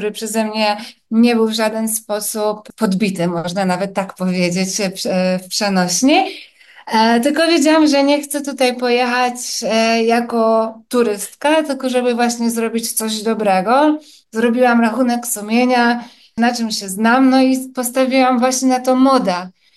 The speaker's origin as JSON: {"language": "Polish", "region": "Silesian Voivodeship", "country": "Poland", "tie": "born there", "also_born_or_lived": "Australia", "moved": "as an adult", "said": "Ja urodziłam się na Śląsku, aczkolwiek wiedziałam, że ani Śląsk, ani Polska nie będzie tym moim takim docelowym domem. I wyjechałam w wieku lat 18 właśnie szukając tego miejsca na ziemi. I tak wyemigrowałam najpierw do Australii"}